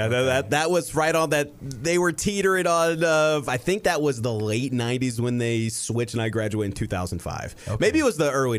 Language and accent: English; Louisville, Kentucky, United States; So I'm a lifelong Louisvillian.